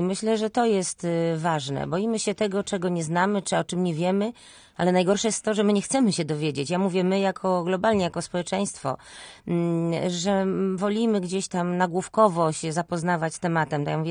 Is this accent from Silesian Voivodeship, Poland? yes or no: no; Łódź, Łódź Voivodeship, Poland; na to, że ta Łódź, która kiedyś była bardzo, bardzo przyjazna cudzoziemcom, ja zresztą pamiętam, bo wychowałam się tutaj